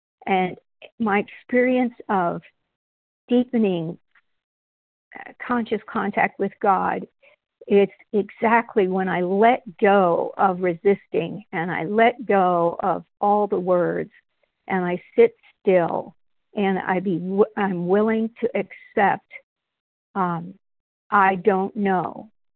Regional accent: Washington, United States; I'm from Washington State.

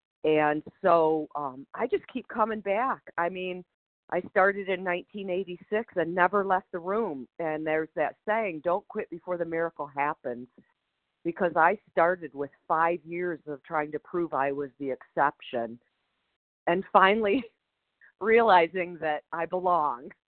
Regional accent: Michigan, United States; I'm from Michigan.

